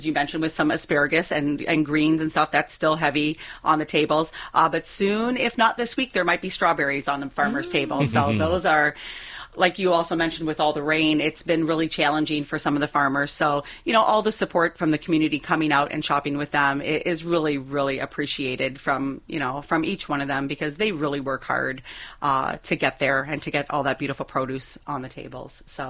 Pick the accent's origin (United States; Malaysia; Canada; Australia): Canada; moved away; I'm actually from Canada originally.